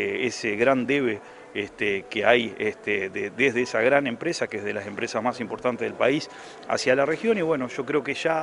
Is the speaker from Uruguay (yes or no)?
yes; Salto, Uruguay; Somos dos integrantes de Salto y uno de Paysandú